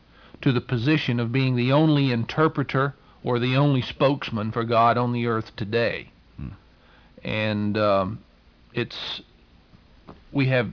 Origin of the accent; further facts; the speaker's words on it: Georgia, United States; So I know in my native Southeast, I'm originally from Georgia.